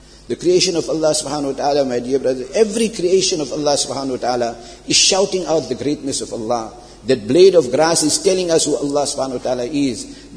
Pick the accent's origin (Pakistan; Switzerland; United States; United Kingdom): Pakistan; I'm coming from Pakistan, but I don't know about it.